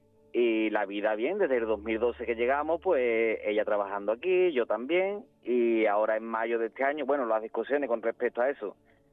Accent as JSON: {"language": "Spanish", "town": "Seville", "region": "Andalusia", "country": "Spain", "said": "siempre hemos sido una familia, nosotros somos de Sevilla."}